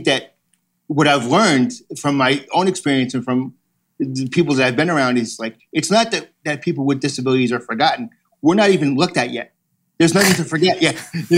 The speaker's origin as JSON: {"language": "English", "town": "Boston", "region": "Massachusetts", "country": "United States", "said": "I'm from Boston originally."}